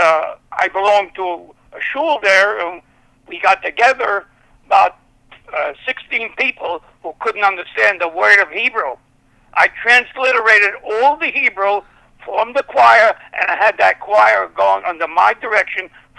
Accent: Brooklyn, New York, United States; Like, when I grew up in Brooklyn, you know, they had the Stone Avenue Talmud Torah

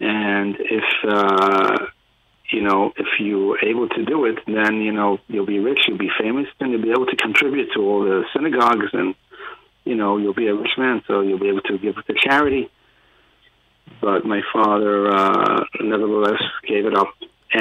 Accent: South Africa; born there; moved away; also born or lived in England; I was born in South Africa.

